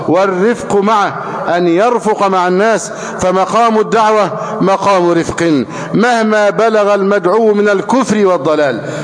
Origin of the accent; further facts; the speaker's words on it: Egypt; اللهم احفظ بلدنا مصر أمنا أمانا، سخاء رخاء